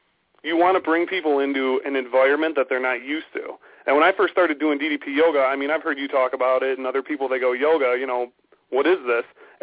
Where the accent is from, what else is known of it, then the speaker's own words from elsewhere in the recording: Chicago, Illinois, United States; I'm from Chicago, and kind of take it from there.